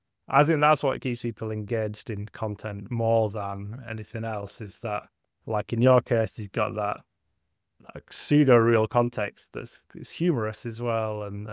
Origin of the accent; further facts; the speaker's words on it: Bradford, Yorkshire and the Humber, United Kingdom; I'm from Bradford, so I do have a massive soft spot for Bradford City.